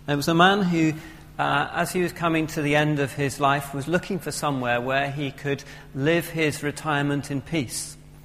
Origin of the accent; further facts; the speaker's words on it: England, United Kingdom; our own castle, as we English like to put it, where we can shut ourselves away and pretend that nothing is happening.